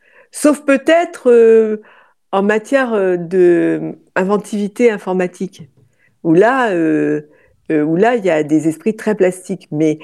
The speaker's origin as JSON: {"language": "French", "region": "Brittany", "country": "France", "said": "Et même s'il pleut, c'est pas grave. En plus, moi, je suis bretonne, alors bon."}